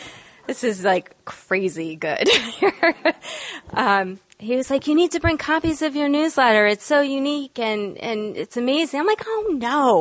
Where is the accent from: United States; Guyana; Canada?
United States; New Paltz, New York; And I'm from New Paltz, New York, which is about 75 miles north of the city. So it's pretty crazy I'm here.